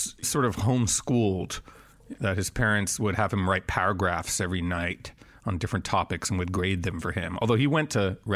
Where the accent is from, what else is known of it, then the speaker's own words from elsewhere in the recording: Montreal, Quebec, Canada; I grew up in Montreal, Canada